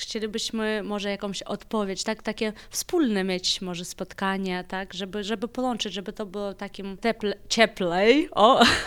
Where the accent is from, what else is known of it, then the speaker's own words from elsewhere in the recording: Ukraine; Polish is a second language; a jesteśmy Ukraińcami